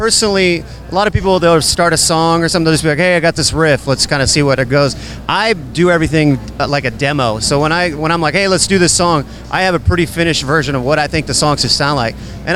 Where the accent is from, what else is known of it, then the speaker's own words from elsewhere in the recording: Texas, United States; I'm the one from Texas, gotta represent Texas, baby.